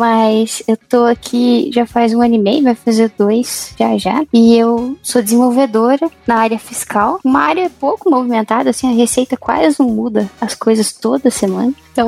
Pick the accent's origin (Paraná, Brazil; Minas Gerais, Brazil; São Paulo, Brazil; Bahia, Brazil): Minas Gerais, Brazil; Guaxupé; Eu sou mineira, lá de Minas Gerais. Então, se acontecer de eu falar alguma coisa muito caipira, vocês não reparam, se falar um merge pra vocês. Então, bom, eu vim lá de Guaspé, né? É uma metrópole enorme, assim, é muito desenvolvida.